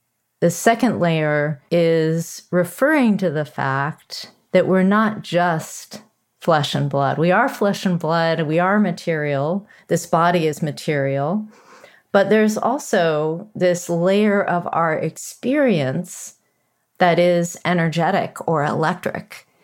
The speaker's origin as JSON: {"language": "English", "country": "United States", "tie": "born or raised there", "said": "certainly when I was growing up in America, no one ever schooled me in the presence of a subtle body"}